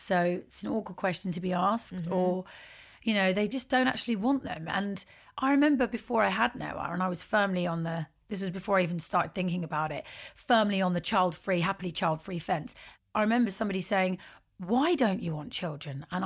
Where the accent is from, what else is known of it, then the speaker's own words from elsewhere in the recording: Beckenham, London, United Kingdom; I grew up in Beckenham in Kent. It's borderline Southeast London, borderline Kent, because it's not proper Canterbury, Dover, Kent, but it's on the border of like Penge, Crystal Palace.